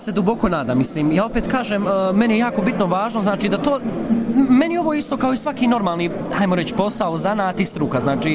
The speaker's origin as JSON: {"language": "Croatian", "town": "Gummersbach", "region": "North Rhine-Westphalia", "country": "Germany", "tie": "born or raised there", "also_born_or_lived": "Herzegovina", "said": "ja sam rođen u Gummersbachu 92. godine i dosta smo godina živjeli ovdje i onda naravno jedan period smo se onda i odselili dolje, ali smo, kako ja kažem, nekako smo na dvije adrese, znači domaći sam i kada dođem i dolje u Hercegovinu"}